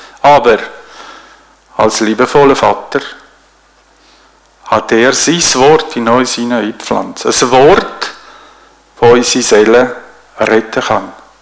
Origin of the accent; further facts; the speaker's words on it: Switzerland; Oder gerade da bei uns in der Schweiz haben wir ja das ganz gut geregelt, ganz gut organisiert.